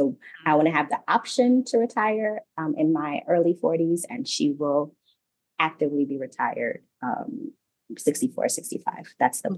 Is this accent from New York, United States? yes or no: yes; Brooklyn, New York, United States; I am from Brooklyn, New York, but my family is from Haiti.